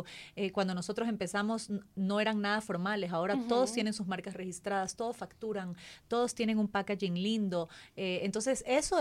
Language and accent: Spanish; Guayaquil, Guayas, Ecuador; Bueno, sí, yo soy de Guayaquil, me casé con un quiteño